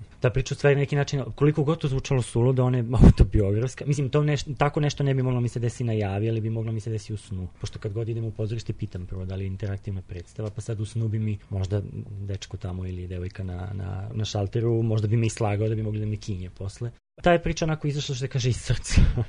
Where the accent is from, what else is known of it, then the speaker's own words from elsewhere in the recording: Zaječar, Zaječar District, Serbia; also born or lived in Belgrade; Pa, ja sam u Zaječaru probao dobar broj godina. Rođen sam u Beogradu, međutim, tamo smo otišli. Prve dve godine sam živeo ovde, onda od treće do sedme između dva grada, treće do osme i onda već od druge poline prvog razreda do kraja osnovne škole tamo.